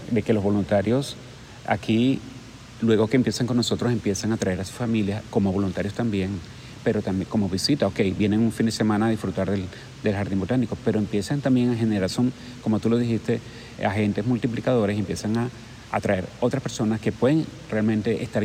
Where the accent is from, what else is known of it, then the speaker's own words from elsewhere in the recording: Venezuela; moved away; desde que llegué aquí por encontrar un lugar muy parecido a mi patria, a mi tierra, a Venezuela, la cual pues extraño muchísimo.